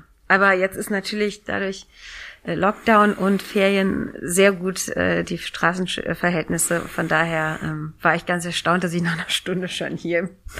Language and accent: German; Cologne, North Rhine-Westphalia, Germany; ich bin ja so ein richtig olles Kölner Stadtkind. Also ich komme richtig aus Köln-Innenstadt.